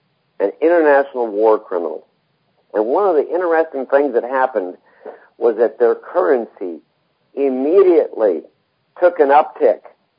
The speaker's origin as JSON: {"language": "English", "country": "United States", "said": "this is what I believe I have to do as an American to try to help our country."}